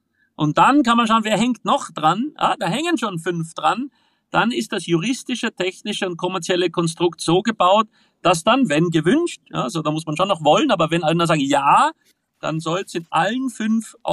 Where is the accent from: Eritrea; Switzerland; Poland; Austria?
Austria; ich in Wirklichkeit ein Tourist bin aus Österreich